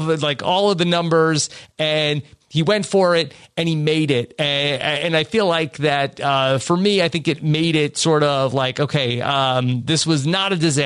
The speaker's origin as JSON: {"language": "English", "town": "East Meadow", "region": "New York", "country": "United States", "tie": "born or raised there", "also_born_or_lived": "Wantagh", "said": "I grew up in East Meadow, and then my parents moved to Wantagh. I went there when I started high school, we went to Wantagh."}